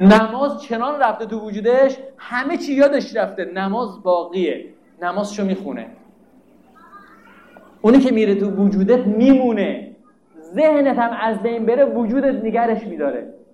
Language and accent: Persian; Hamadan, Iran; من این دفعه رفته بودم همین همدان، ما همدانی هستیم، همدان رفته بودم